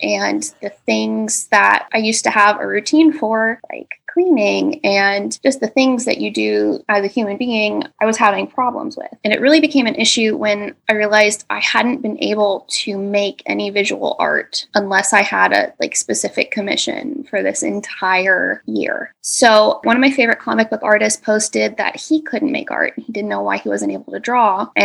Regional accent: Dallas, Texas, United States; I am an artist and small business owner and creator of an audio drama podcast. I'm from Dallas, Texas.

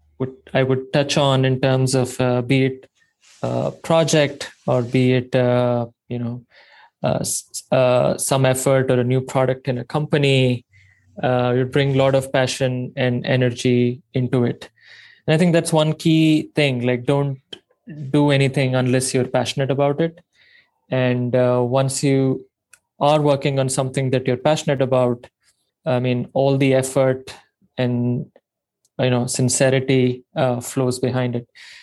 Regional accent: India; So I was born and raised in India, did my, you know, background in technology and computer science.

